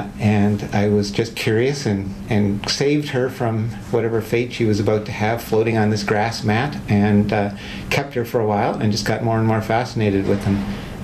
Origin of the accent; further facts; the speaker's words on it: Canada; I'm originally Canadian